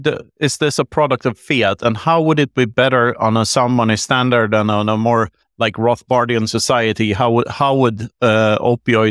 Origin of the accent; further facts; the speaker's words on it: Sweden; I grew up in Sweden, where the healthcare system is very socialized